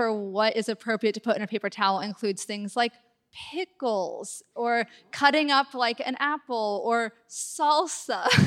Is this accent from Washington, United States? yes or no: yes; Mercer Island, Washington, United States; Yeah, I'm from Mercer Island.